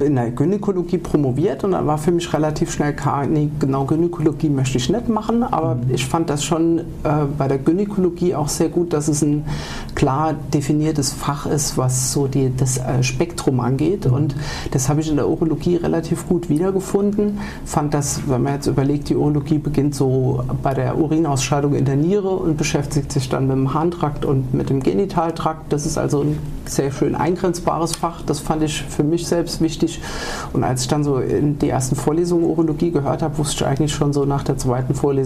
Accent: Saarland, Germany; ich bin im Saarland aufgewachsen, habe dann dort auch mein Abitur gemacht

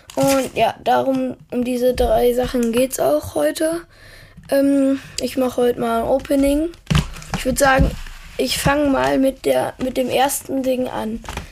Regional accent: Germany; Also ich komme nicht aus den Niederlanden, ich komme aus Deutschland.

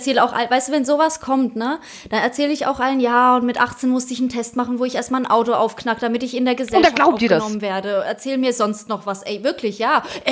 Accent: Poland; ich bin Polin

